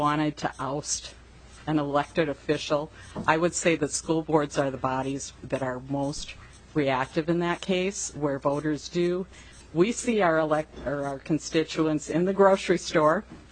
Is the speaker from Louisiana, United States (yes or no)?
no; Austin, Minnesota, United States; I'm from Austin, Minnesota.